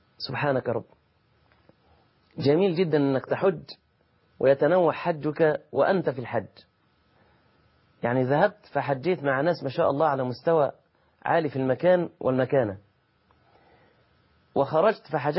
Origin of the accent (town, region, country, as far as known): Egypt